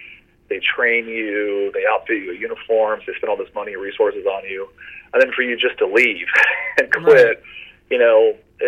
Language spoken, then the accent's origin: English; Winter Park, Florida, United States; You know, like in my hometown of Winter Park, Florida, it's against the law to spit on the sidewalk, right?